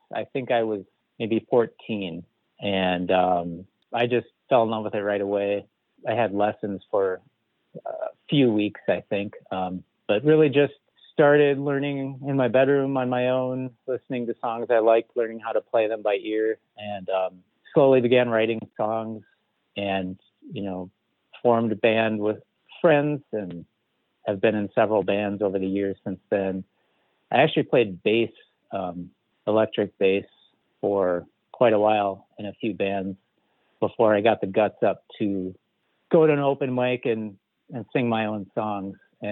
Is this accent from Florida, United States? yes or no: no; Danville, Illinois, United States; born there; I was born in Danville, Illinois.